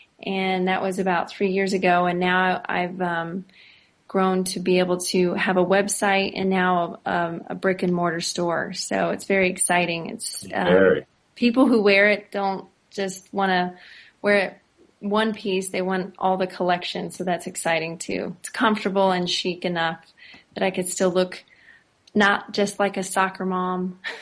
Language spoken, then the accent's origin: English; Shelbyville, United States; So I grew up in Shelbyville, which I had said earlier, and there was a garment factory there